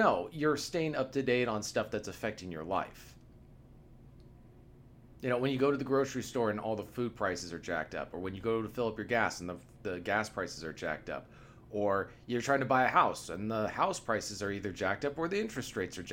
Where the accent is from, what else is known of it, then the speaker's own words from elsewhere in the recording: Pacific Northwest, United States; I come from the Pacific Northwest, and the social dynamics are much, much more difficult.